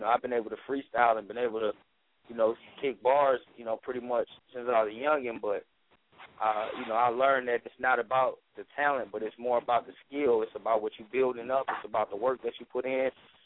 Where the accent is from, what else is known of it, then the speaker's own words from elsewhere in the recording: Minnesota, United States; Where am I originally from? I'm from right here. I'm in Minnesota.